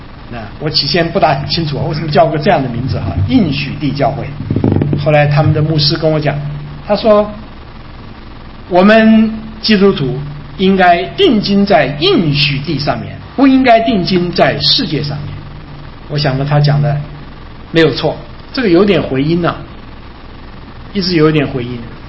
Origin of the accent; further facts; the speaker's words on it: China; 所以我们从我们中国人的老观念，这个落叶归根